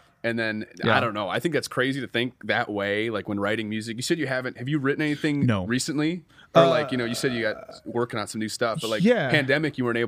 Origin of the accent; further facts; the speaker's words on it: Flint, Michigan, United States; I'm from Flint, though. So I'm like, just kidding.